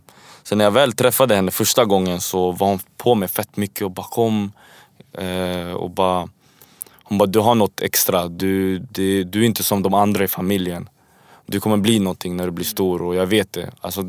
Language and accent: Swedish; Värmdö, Stockholm County, Sweden; jag är uppvuxen i Värmdö och tänkte vi var bara 10 invandrarfamiljer liksom.